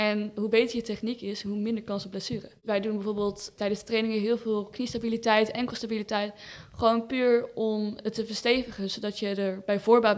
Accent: Breda, North Brabant, Netherlands; Ik ben 16 jaar. Ik kom uit Breda.

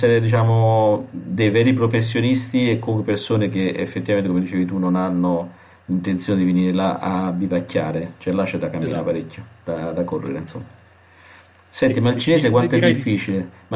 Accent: Naples, Campania, Italy; io da buon napoletano

